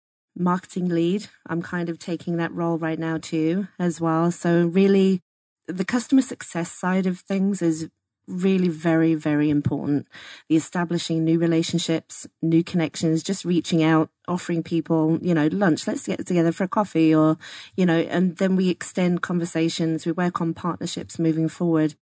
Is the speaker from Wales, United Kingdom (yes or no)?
no; East of England, United Kingdom; now in United States; I grew up back in England, obviously, surrounded by American families. The area that we lived was over in East Anglia, and there was a lot of Air Force bases around there. We were church people